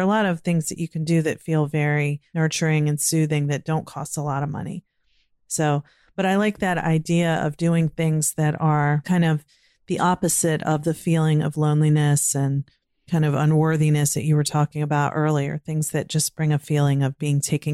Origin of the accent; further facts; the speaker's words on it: Virginia, United States; now in Maryland, United States; And I grew up in Virginia and now living in Maryland.